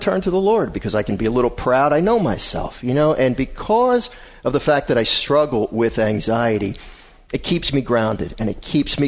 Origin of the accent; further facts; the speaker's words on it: Philadelphia, Pennsylvania, United States; I'm the type of guy. I'm from Philly.